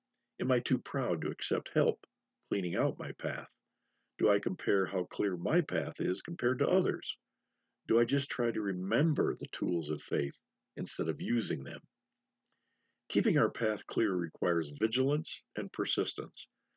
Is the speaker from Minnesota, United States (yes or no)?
yes; Minnesota, United States; also born or lived in North Dakota; It's not that I'm not used to snow, being a Minnesotan, or don't know what to do with drifting snow, having moved here from North Dakota.